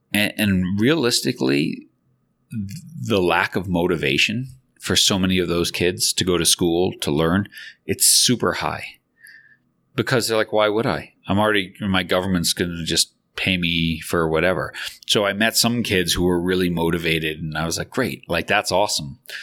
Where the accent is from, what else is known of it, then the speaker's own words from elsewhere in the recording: Long Island, New York, United States; So, you know, I'm 52. I grew up on Long Island. So originally a New Yorker.